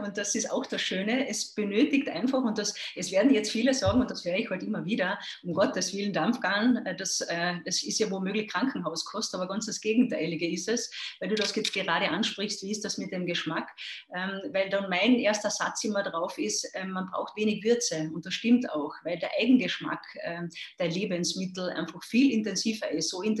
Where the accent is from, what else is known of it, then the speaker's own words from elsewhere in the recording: Carinthia, Austria; accent: Carinthian; Man ist wahrscheinlich nicht überhörbar, dass mein Kärntner Dialekt etwas noch vorschlägt